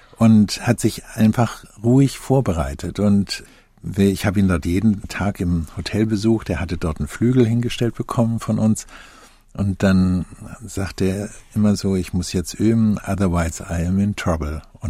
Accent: Nuremberg, Bavaria, Germany; Ich bin in Nürnberg groß geworden und das ist eine wirklich sehr schöne alte Stadt

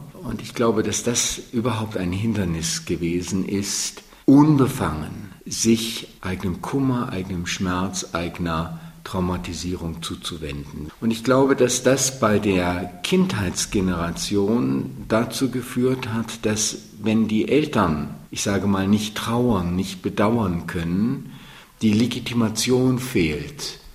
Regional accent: Szczecin, West Pomeranian Voivodeship, Poland; born there; Ich bin 1943 in Stettin geboren. In der Zeit der wichtigsten Bombardierungen auf die Werftstadt Stettin.

